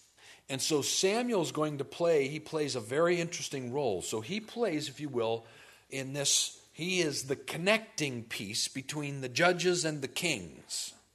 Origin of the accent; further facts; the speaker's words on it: Germany; now in United States; I was going to say the United States, but let me tell you, we came from Germany and it's just as bad there.